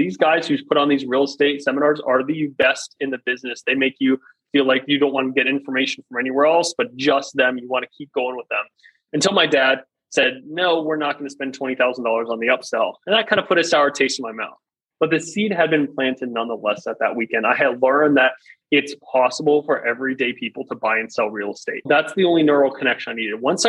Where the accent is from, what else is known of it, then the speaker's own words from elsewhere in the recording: Virginia, United States; Yeah, I grew up in Northern Virginia. Grew up on a farm. My nearest friend was like a mile away from me.